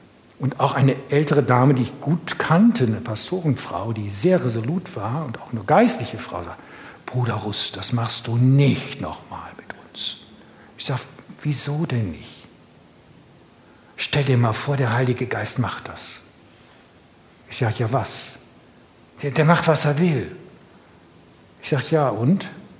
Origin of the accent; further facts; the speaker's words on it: Bückeburg, Lower Saxony, Germany; Ich bin aufgewachsen in Bückeburg, in dieser kleinen Baptistengemeinde, geprägt durch ostpreußische, pietistisch geprägte, quietistisch sonstige Menschen.